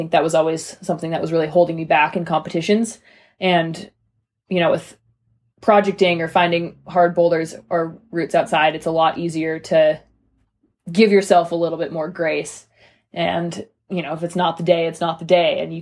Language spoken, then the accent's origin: English; Canada; now in Salt Lake City, United States; I'm 26 years old. I currently live in Salt Lake City, Utah, but I grew up in Canada